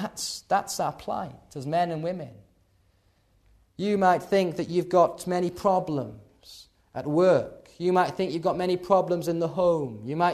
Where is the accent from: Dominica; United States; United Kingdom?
United Kingdom; Yorkshire and the Humber; I was brought up in the Vale of York